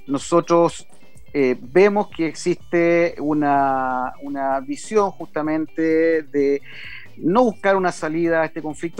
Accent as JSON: {"language": "Spanish", "country": "Chile", "said": "como pueblo chileno no estamos dispuestos a aceptar ni menos tolerar"}